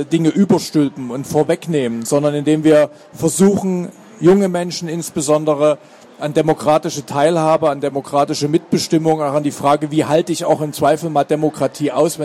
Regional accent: Germany; Ich bin selber in der DDR groß geworden.

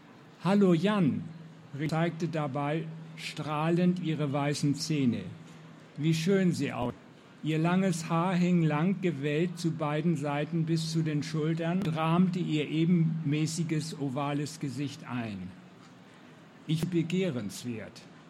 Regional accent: Kronshagen, Schleswig-Holstein, Germany; Ich kann zu Ihnen ein Moin sagen, denn ich komme aus Schleswig-Holstein. Aber gesagt aus Kronshagen bei Kiel.

